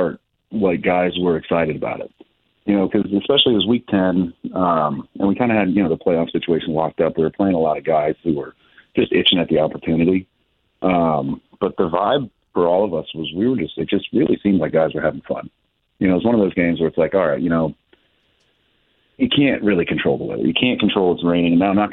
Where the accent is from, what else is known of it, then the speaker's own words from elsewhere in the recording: Wisconsin, United States; I grew up in Wisconsin, played my college ball in Minnesota, all outdoors.